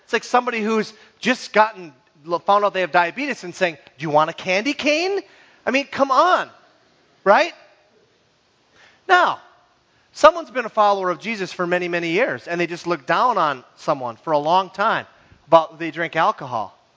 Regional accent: Minnesota, United States; All right, now I'm from the Iron Range.

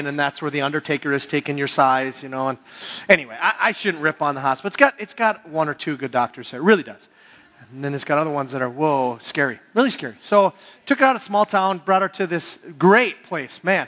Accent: Hibbing, Minnesota, United States; growing up in Hibbing, Mother's Day was always a nice day, but it also was a little bit reminiscent.

